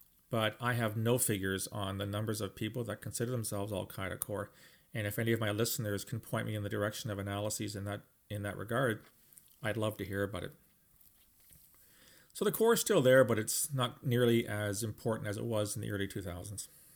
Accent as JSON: {"language": "English", "town": "London", "region": "Ontario", "country": "Canada", "tie": "born or raised there", "said": "three young men from my hometown, London, Ontario, went to join AQIM in the late 2000s"}